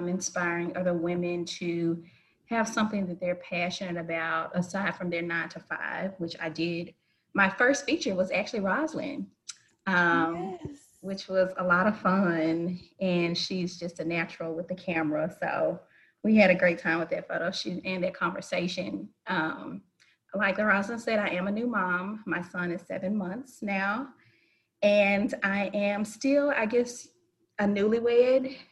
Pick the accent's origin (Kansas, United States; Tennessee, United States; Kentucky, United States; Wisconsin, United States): Tennessee, United States; Memphis; I am 34 years old, born and raised in Memphis, Tennessee.